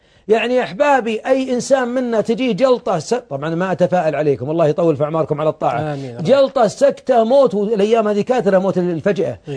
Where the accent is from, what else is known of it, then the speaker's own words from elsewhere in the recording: Riyadh, Riyadh Province, Saudi Arabia; جاء الوقف عندنا في الرياض واطلعنا عليه